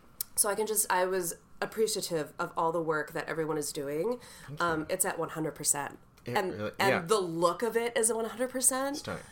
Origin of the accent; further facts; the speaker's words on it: Wisconsin, United States; I'm from Wisconsin. What do I know about barbecue?